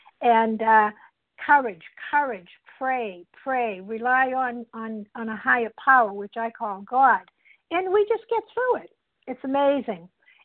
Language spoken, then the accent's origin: English; Massachusetts, United States; I'm from Massachusetts.